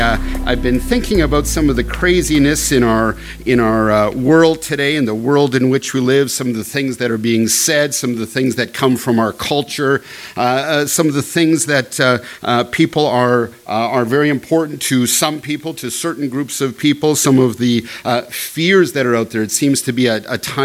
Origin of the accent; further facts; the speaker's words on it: Canada; You know, as a Canadian, I always think, you know, if the ice would melt up north, it'd be kind of a good thing.